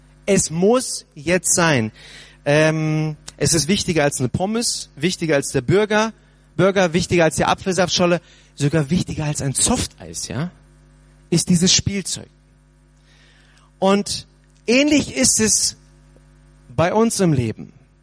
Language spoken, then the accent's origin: German; North Germany, Germany; und ich komme ja aus dem Norden